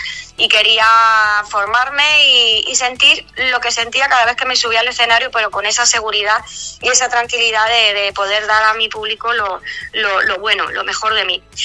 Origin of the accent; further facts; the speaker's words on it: Orihuela, Valencian Community, Spain; Sí, mi tierra, Orihuela, Orihuelica del Señor.